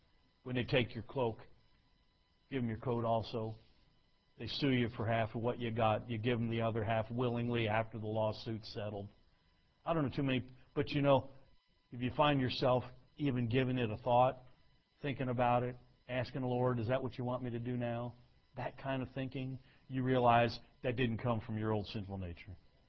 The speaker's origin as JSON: {"language": "English", "region": "New Jersey", "country": "United States", "said": "I'm from New Jersey. I have no Italian blood in me, but I'm an honorary Italian. I mean, I'm from northern New Jersey."}